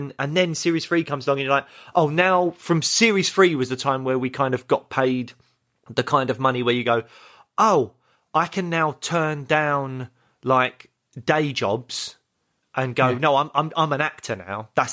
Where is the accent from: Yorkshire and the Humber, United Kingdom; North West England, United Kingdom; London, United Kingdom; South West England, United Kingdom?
London, United Kingdom; Peckham; I grew up in Peckham, yeah